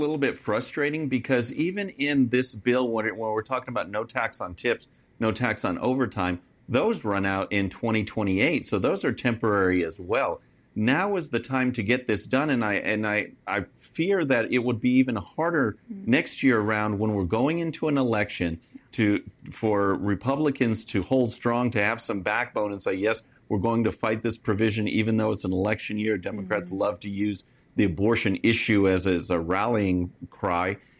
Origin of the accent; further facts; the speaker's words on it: Texas, United States; And I come from Texas.